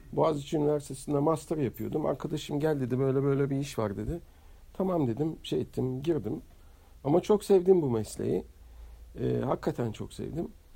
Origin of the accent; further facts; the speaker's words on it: Istanbul, Turkey; born there; Fatih doğumlu bir insan. İstanbul Fatih'inde 1958 yılında doğmuşum. Babam Filebe'den 1940'larda Türkiye'ye gelmiş. Yörük. Annem de Üsküp'ten, Makedonya'dan, oranın Türklerinden buraya gelmiş.